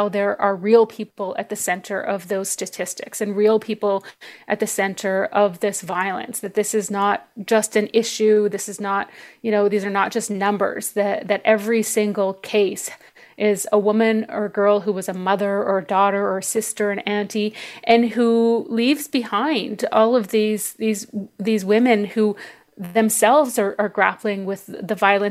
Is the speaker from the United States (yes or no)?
no; Canada; I'm an Indigenous woman. I'm Cree from Canada, and I grew up in my community.